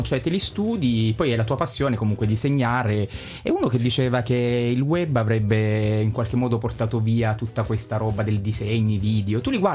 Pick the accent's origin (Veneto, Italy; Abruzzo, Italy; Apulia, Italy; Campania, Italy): Abruzzo, Italy; io sono abruzzese e noi abruzzesi abbiamo un difetto congenico di pronuncia di fondo.